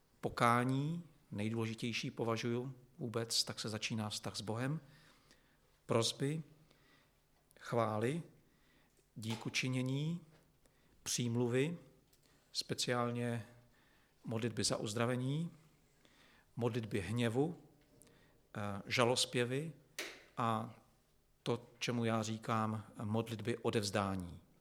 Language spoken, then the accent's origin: Czech; Český Těšín, Moravian-Silesian Region, Czechia; pocházím tady nedaleko odsud z Českého Těšína, kam se pořád rád vracím, stejně tak moje manželka, takže máme domek v Třinci